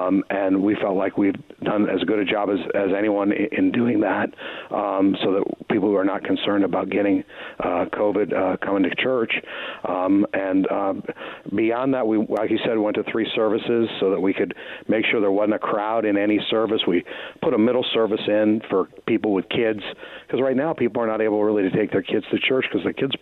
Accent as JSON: {"language": "English", "region": "Massachusetts", "country": "United States", "said": "I'm from Western Massachusetts. We don't hug. We don't do kiss hello."}